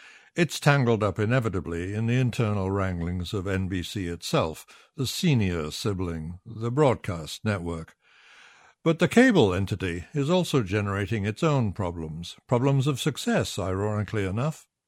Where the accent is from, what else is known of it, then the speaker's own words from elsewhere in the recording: New York City, New York, United States; My hometown New York City's pension fund and that of Oregon State, massive investors to the tune of nearly $300 billion, are suing Fox